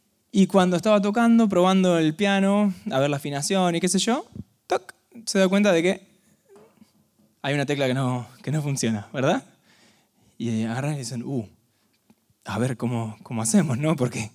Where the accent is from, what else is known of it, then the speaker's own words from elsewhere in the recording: Argentina; porque somos muy, muy argentinos